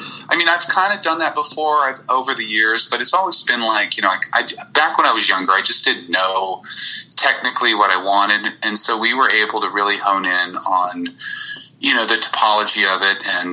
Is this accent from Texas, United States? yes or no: yes; Austin, Texas, United States; of course, huge … fan growing up in Austin.